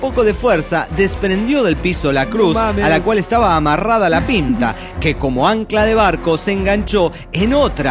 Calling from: Santa Fe, Argentina; de Santa Fe, de Argentina.

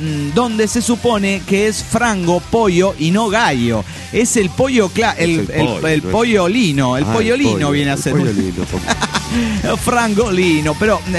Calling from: Puebla, Mexico; Hola, soy … de Puebla, México.

